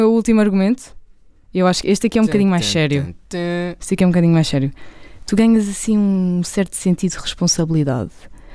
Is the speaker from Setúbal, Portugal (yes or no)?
yes; Setúbal, Portugal; somos da Margem Sul, temos a preocupação de apanhar o transporte.